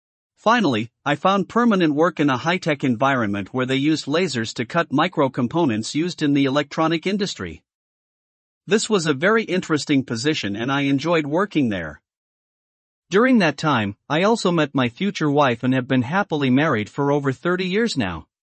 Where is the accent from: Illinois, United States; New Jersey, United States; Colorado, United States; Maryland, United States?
Colorado, United States; Denver; Born and raised in Denver, Colorado, a long time ago.